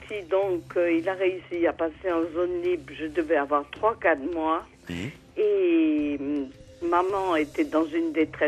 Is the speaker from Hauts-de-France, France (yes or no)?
no; Minihy-Tréguier, Brittany, France; born there; je suis née à Mini-Tréguier, sur la terre de Saint-Yves